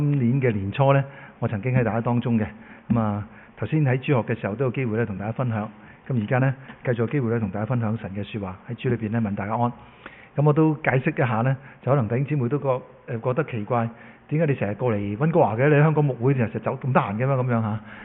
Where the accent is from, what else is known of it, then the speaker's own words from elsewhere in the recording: China; 其他書信咧都有好似我中國人咁樣